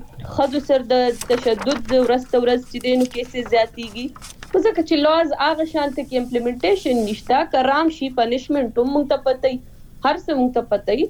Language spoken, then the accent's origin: Pashto; Swat, Khyber Pakhtunkhwa, Pakistan; زه خپل چونکی د سوات نه يم